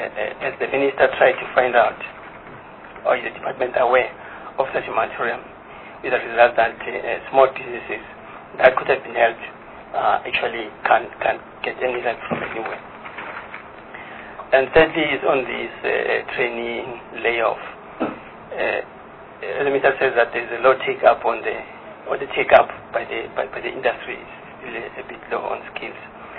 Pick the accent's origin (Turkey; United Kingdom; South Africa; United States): South Africa; Free State; specifically in the Free State, because I'm from the Free State.